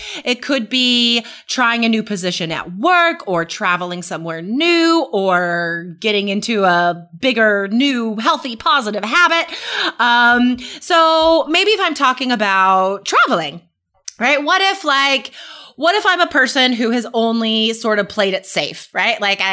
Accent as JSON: {"language": "English", "region": "West Coast", "country": "United States", "tie": "born or raised there", "said": "Yeah, I'm biased. I grew up on the West Coast, but whatever."}